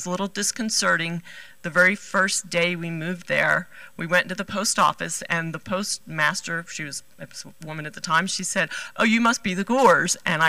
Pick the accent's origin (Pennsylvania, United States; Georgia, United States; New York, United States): Pennsylvania, United States; Philadelphia; moved away as an adult; I'm from Philadelphia, Pennsylvania originally. That's where I was born and reared and was there till I was about 24 or 25.